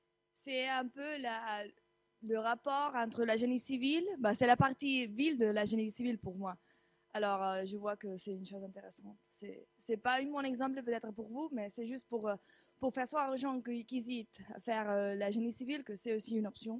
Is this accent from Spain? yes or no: yes; Spain; French is a second language; je suis espagnole.